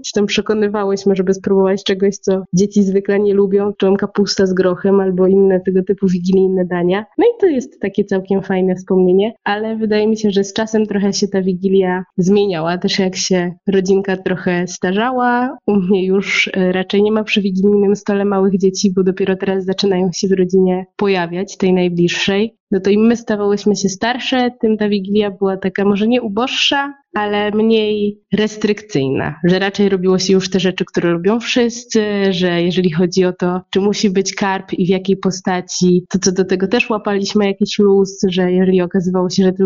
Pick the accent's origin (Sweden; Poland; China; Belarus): Poland; Masovian Voivodeship; My pochodzimy z Mazowsza i tutaj raczej jest barszcz.